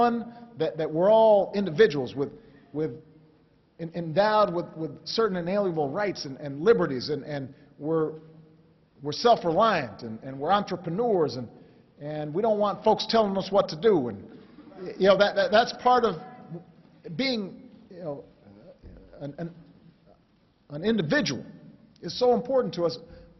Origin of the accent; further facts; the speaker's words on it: Chicago, Illinois, United States; also born or lived in Hawaii; I grew up here in Chicago. I wasn't born here. Just want to be clear. I was born in Hawaii. But I became a man here in Chicago.